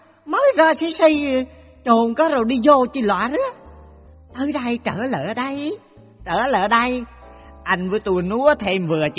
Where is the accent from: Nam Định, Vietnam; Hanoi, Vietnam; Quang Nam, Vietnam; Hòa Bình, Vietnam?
Quang Nam, Vietnam; Dạ em là người sinh ra và lớn lên ở xứ Quảng. Em nghĩ cái này khó cần giới thiệu, nghe giọng là bà con biết em ở chỗ mô rồi hỉ.